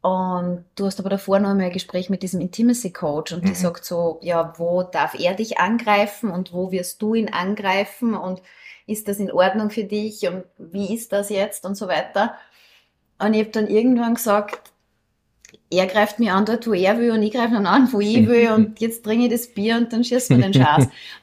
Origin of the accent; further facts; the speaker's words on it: Upper Austria, Austria; ich komme aus Oberösterreich.